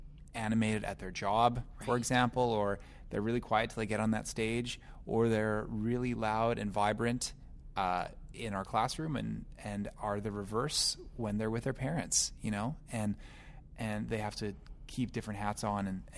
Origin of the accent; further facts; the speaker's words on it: Gimli, Manitoba, Canada; I grew up in Gimli.